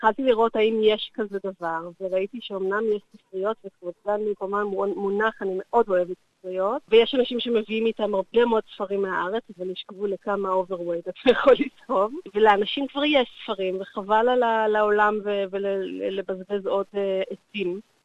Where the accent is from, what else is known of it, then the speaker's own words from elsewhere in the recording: Savyon, Central District, Israel; also born or lived in Beersheba / Paris / Tel Aviv; now in Melbourne, Australia; אני גדלתי בסביון, ואחר כך חייתי בבאר שבע, ואחר כך בפריז, ואחר כך בתל אביב, ועכשיו אני במלבורן, בעקבות בן זוגי.